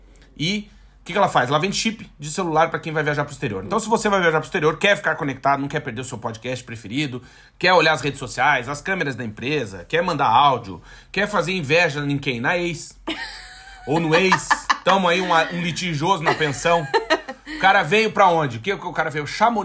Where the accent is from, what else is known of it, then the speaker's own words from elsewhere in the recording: Alegrete, Rio Grande do Sul, Brazil; Eu sou do Alegrete, então eu posso falar.